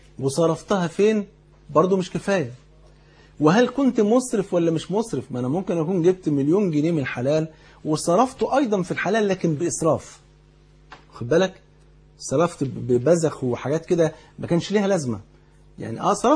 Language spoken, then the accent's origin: Arabic; Egypt; وانت عارف يعني الفول عندنا في مصر كان فرض عين يعني